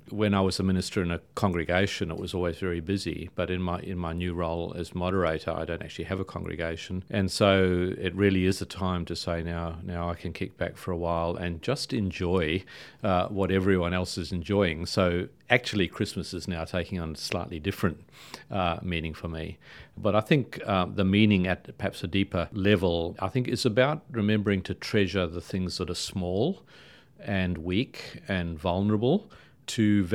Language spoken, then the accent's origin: English; South Africa; Well, you know, I'm a bit of a nomad. I come from South Africa. I haven't stayed in one place all that long.